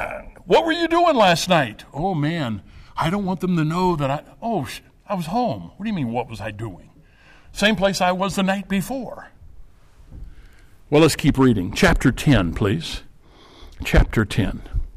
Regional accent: Illinois, United States; up in southwestern Illinois, along the Illinois, Mississippi, Missouri, where they come together. I grew up in the Bluffs.

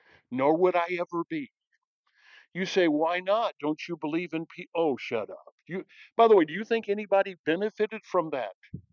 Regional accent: United States; Yes, as an American, I can vote.

